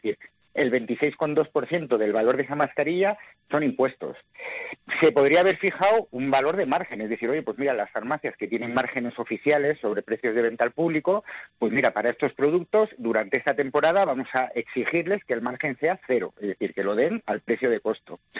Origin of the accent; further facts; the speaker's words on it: Cabrillanes, Castile and León, Spain; Yo, por ejemplo, en mi pueblo, en Cabrillanes, lo único que queda, es el ayuntamiento, el médico, la farmacia y un bar.